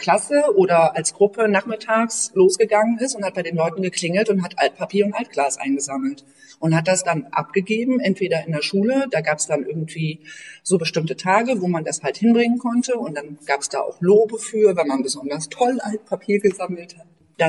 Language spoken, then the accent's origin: German; Altenburg, Thuringia, Germany; also born or lived in Rudolstadt; Ich bin 1980 in Rudolstadt geboren worden, das ist in Thüringen. Hab da bis 1984 gelebt und bin dann mit meiner Mutter nach Altenburg umgezogen. Das ist auch in Thüringen. Und da haben wir dann gewohnt bis 1995 und sind dann von da weggezogen.